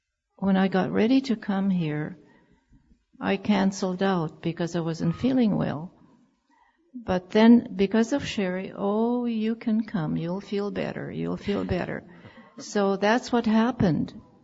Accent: Melfort, Saskatchewan, Canada; from, I'm from Melfort, Saskatchewan.

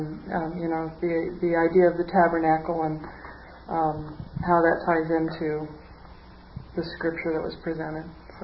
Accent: Fresno, California, United States; from Fresno.

